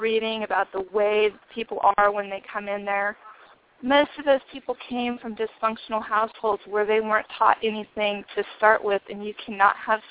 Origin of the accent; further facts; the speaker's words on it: Nebraska, United States; I am from Nebraska.